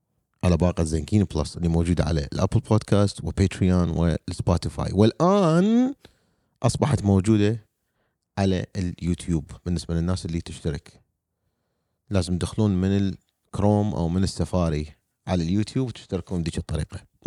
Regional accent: Iraq; moved away; خلينا نقول حتى ورا ما طلعت من العراق

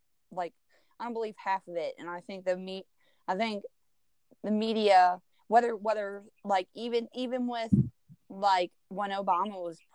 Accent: Maryland, United States; I live in a quiet neighborhood in Baltimore County. My street, like, I grew up in Baltimore County, like, not that far away from here

